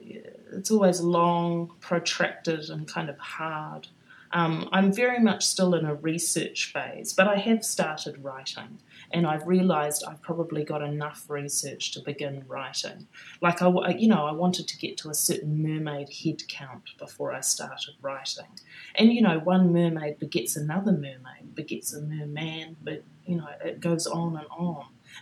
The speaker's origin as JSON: {"language": "English", "country": "New Zealand", "also_born_or_lived": "United Kingdom", "said": "I am a Kiwi. I'm a little bit more gauche, I think. I did used to come up against that a little bit when I lived in Britain."}